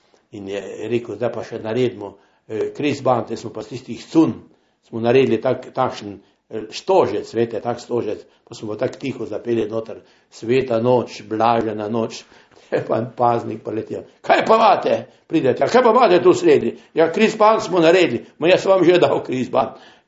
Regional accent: Styria, Slovenia; pa jaz sem bil iz Štajerske, ne.

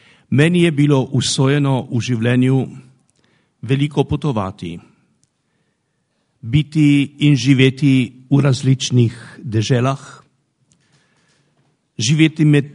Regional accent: Rodica, Upper Carniola, Slovenia; nocoj ste me potrdili v moji istovetnosti rodičana, Gorenca, Kranca, Slovenca in Evropejca

